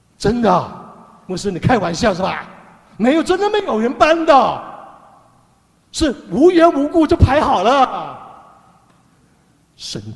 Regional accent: China; 所以弟兄姐妹啊，我们的上帝的上，我们中国人的信的上信仰

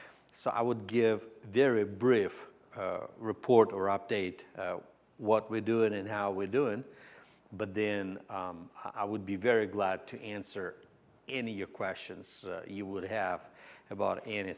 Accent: Ukraine; English is a second language; And me and my wife, we graduated and we went back in Ukraine. We're originally from Ukraine.

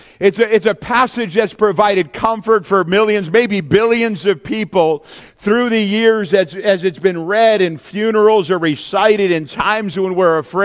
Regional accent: New Hampshire, United States; especially as a kid growing up in New Hampshire.

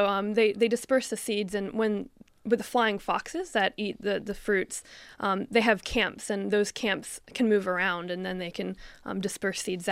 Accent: Cincinnati, Ohio, United States; now in Australia; I'm from Ohio, so Cincinnati, Ohio.

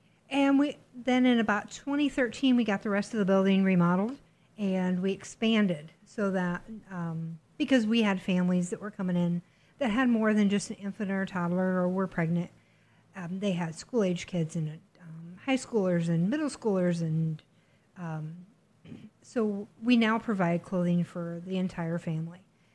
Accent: Marcus, Iowa, United States; now in Sioux City, United States; Well, I grew up in Marcus and lived there for most of my life, and then I relocated to a few different towns in northwest Iowa, and then finally settled in Sioux City, and I've been here since.

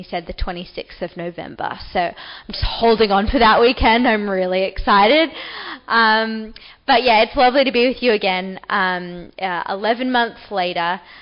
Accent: Manly, New South Wales, Australia; now in Bilgola Plateau, Australia; From the Northern Beaches. So I live in Bilgola Plateau now, but I grew up in Manly.

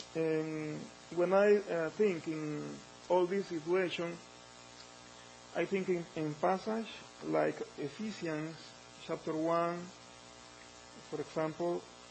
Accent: Honduras; English is a second language; now in Vallejo, United States; We are from Honduras, and we are here with my family

